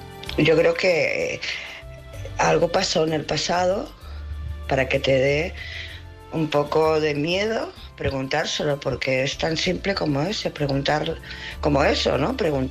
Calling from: Barcelona, Catalonia, Spain; de Barcelona.

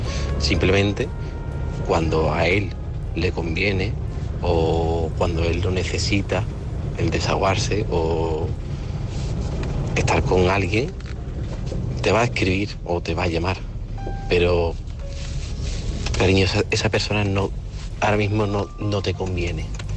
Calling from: Seville, Andalusia, Spain; de Sevilla. Y pa'lante.

